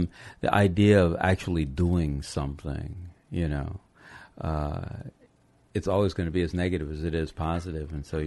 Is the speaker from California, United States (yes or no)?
yes; Los Angeles, California, United States